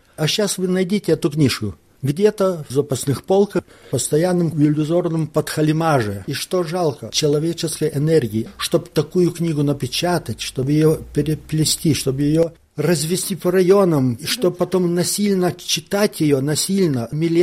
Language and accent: Russian; Lithuania; сказал, что я из Литвы.